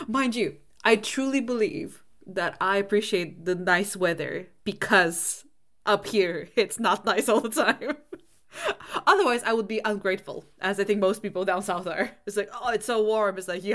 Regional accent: Bulgaria; now in United Kingdom; Growing up in Bulgaria, like, because Bulgaria is one of those countries in Europe that's we get both extremes.

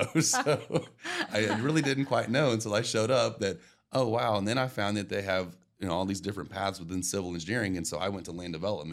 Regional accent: Houston, Texas, United States; Nope. I'm actually from Houston. So born and raised in Houston.

